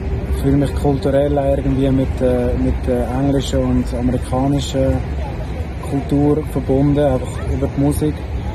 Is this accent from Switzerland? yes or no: yes; Rapperswil, St. Gallen, Switzerland; Ich bin Musiker. Und ich komme aus Rapperswil am Zürichsee. Ich habe nicht wirklich so ein emotionales Zuhause. Ich bin weder so Zürcher am Zürichsee noch St. Galler